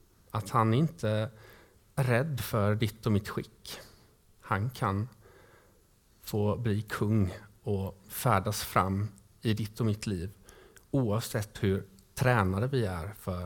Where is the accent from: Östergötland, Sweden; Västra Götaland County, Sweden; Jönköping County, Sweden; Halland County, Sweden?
Västra Götaland County, Sweden; Gothenburg; Jag tänker på Kopparmärra till exempel, jag som är göteborgare.